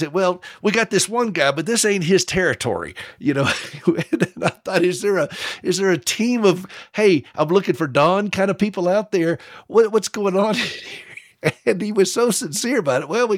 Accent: the South, United States; now in Montana, United States; that I'm from the South, where sarcasm is a way of life. I mean, that we just say things in the South differently.

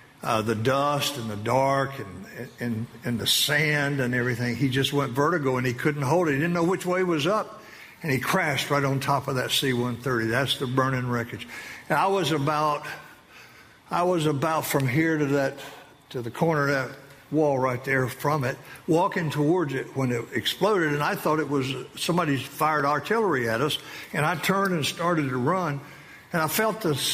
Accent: North Carolina, United States; Remember, I'm from North Carolina.

